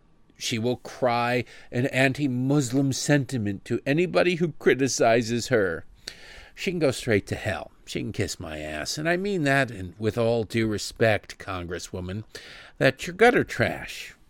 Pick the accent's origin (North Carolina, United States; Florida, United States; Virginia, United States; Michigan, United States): Michigan, United States; Democrat from my home state of Michigan